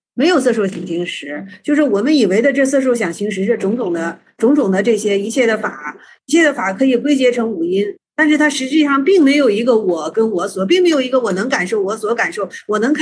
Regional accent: China; 我们中国人说话直接

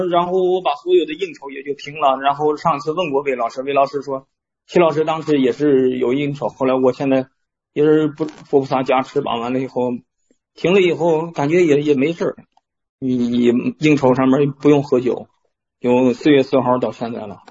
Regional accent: Shijiazhuang, Hebei, China; 石家庄的

